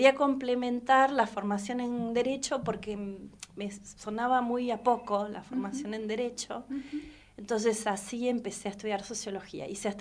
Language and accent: Spanish; Bonifacio, Buenos Aires Province, Argentina; born there; also born or lived in Henderson / Salazar / La Plata; Yo fui una migrante toda mi vida desde que nací. Nací en Bonifacio, Laguna Encina, partido de Guaminí, cerca de Pigüé, Bahía. Está a 200 y pico kilómetros también de Bahía, pero provincia de Buenos Aires.